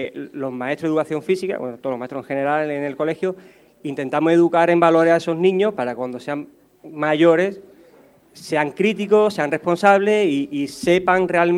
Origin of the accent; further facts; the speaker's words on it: Málaga, Andalusia, Spain; now in Almería, Spain; Soy de Málaga, pero llevo ya instalado en Almería bastante tiempo.